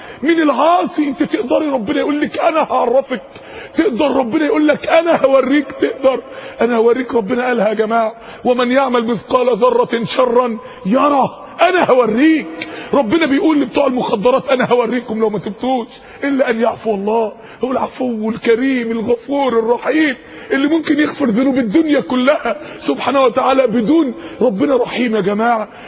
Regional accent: Mansoura, Dakahlia, Egypt; انا فاكر يوم السماء شتت عندنا في المنصورة تلج

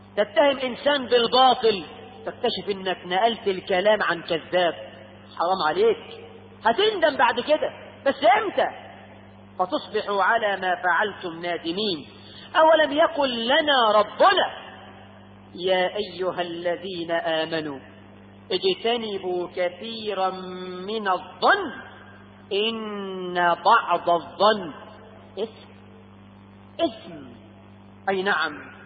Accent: Egypt; إحنا كمصريين أكثر شعب تنتشر فيه الإشاعة، صح؟

